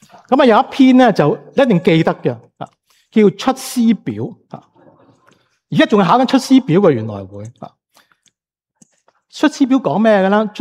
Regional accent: China; 同时间都系我哋中国人千百年嚟待人处事做人成功失败与否嘅一个金石良言

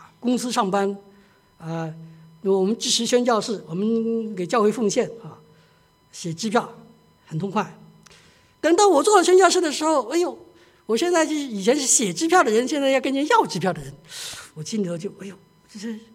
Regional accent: China; 我们中国人很喜欢礼尚往来，其实也不错啊

